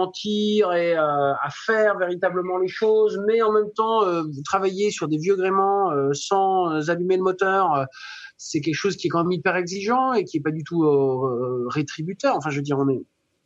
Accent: France; c'est ce qu'on connaît mieux en tant que Français quand on veut parler de terroir

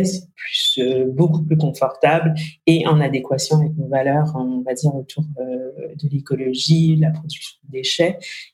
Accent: Canada; now in France; pour moi, c'était pas l'étranger parce que j'ai grandi au Canada.

